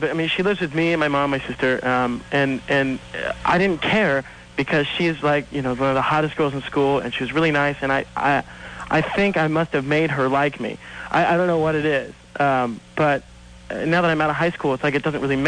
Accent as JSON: {"language": "English", "region": "California", "country": "United States", "tie": "born or raised there", "lives_now": "Murrieta, United States", "said": "I grew up in Orange County, but I live out in Murrieta now."}